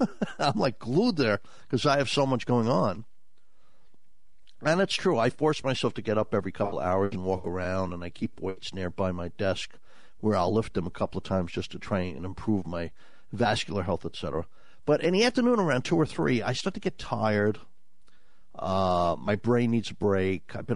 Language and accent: English; Cork, Munster, Ireland; born there; I found a little house where I was born down in Southern Ireland in Cork.